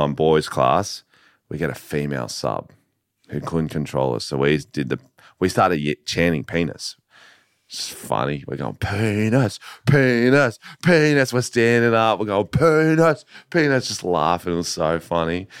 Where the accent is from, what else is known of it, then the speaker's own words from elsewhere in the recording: Australia; Like, I think it's weird growing up in Australia because, like, all your mates are funny. Everyone's funny.